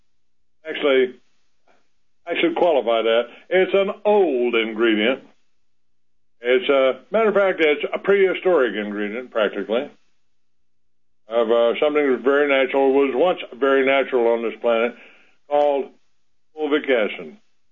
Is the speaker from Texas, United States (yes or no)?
yes; Fort Worth, Texas, United States; born there; I was born in Fort Worth and I lived in Dallas for a long time, and I'm back in Dallas for the moment.